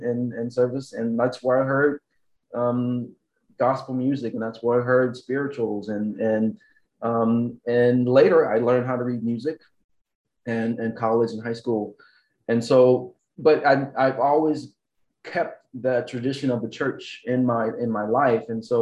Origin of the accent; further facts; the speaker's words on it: Atlanta, Georgia, United States; Well, I grew up in Atlanta, Jason, and my dad's a preacher. And I that's how I started into music. You know, I come from a very musical family.